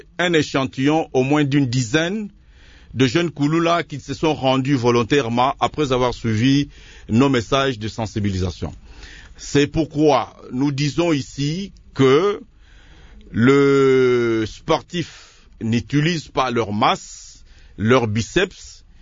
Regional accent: Matete, Kinshasa, DR Congo; Nous sommes natifs de la commune de Matete.

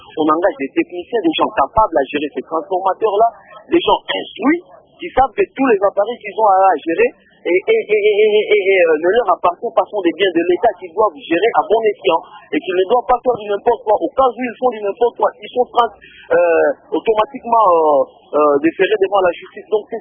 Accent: Kikwit, Kwilu, DR Congo; moved away as an adult; now in Kinshasa, DR Congo; J'ai quitté Kikuit en 2010 pour les études ici à Kinshasa. Je n'ai pas laissé de l'électricité à Kikuit, non plus l'eau.

